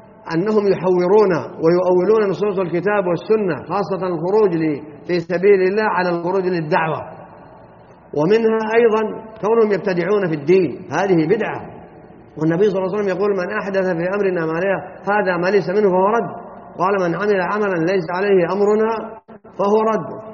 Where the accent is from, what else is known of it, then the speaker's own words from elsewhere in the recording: Saudi Arabia; الحمد لله على ما نعيشه في بلادنا المملكة العربية السعودية